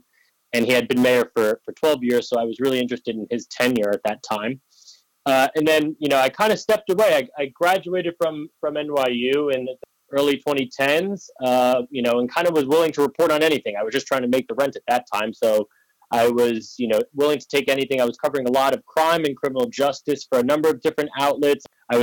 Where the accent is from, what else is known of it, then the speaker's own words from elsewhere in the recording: Long Island, New York, United States; So I grew up on Long Island in New York, just out of New York City, kind of the original suburbs outside of New York City. My parents are both from New York, from the city itself, and basically, you know, I grew up in that community.